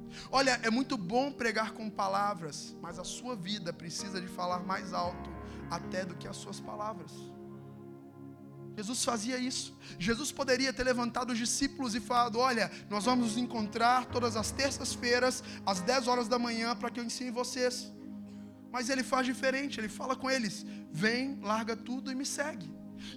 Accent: Belo Horizonte, Minas Gerais, Brazil; quando eu tinha meus 16 para 17 anos, lá na minha cidade em Belo Horizonte, nós decidimos evangelizar os mendigos da cidade.

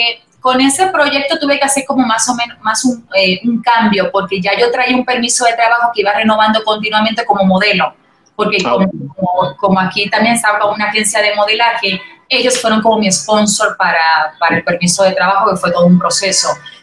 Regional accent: Puerto Rico; accent: Puerto Rican; tener un proyecto en donde esté en Puerto Rico, con mi acento, con acento así boricua

